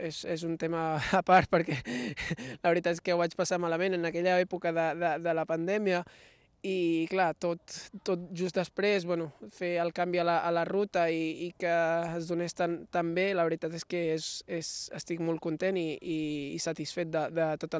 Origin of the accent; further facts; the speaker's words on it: Vilafranca del Penedès, Catalonia, Spain; poder dir que sóc de Vilafranca